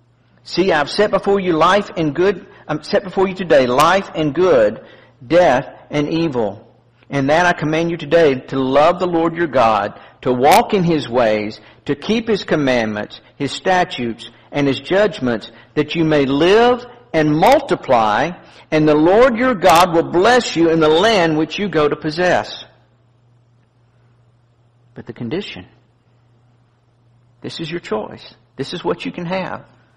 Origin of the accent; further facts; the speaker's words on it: the South, United States; I mean, you know, I'm down from the South. We don't have all them big words.